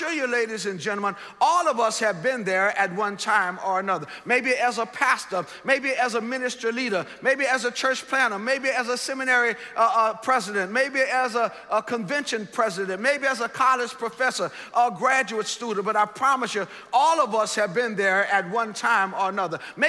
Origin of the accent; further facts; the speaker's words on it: New Orleans, Louisiana, United States; I recommend Popeyes since I'm from New Orleans.